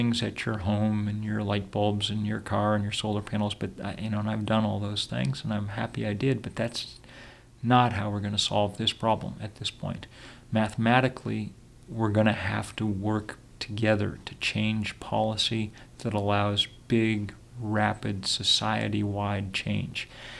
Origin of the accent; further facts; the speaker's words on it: Lexington, Massachusetts, United States; I grew up in Lexington, Massachusetts. The American Revolution began.